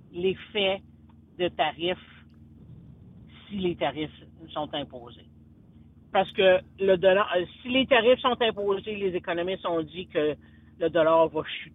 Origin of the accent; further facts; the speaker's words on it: Quebec, Canada; born there; Je suis venue au monde dans le nord du Québec et j'ai pas l'intention de devenir américaine.